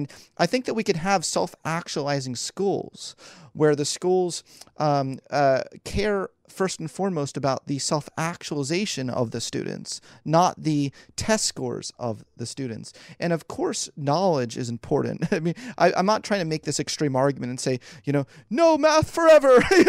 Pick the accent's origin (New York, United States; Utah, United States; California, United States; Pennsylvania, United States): Pennsylvania, United States; Philadelphia; keep in mind, I was born and raised in Philly. So this was a chance for me to come back and be closer to my parents.